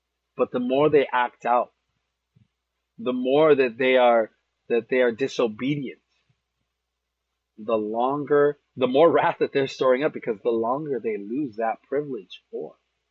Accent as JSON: {"language": "English", "town": "Las Vegas", "region": "Nevada", "country": "United States", "tie": "born or raised there", "said": "I grew up in Vegas there"}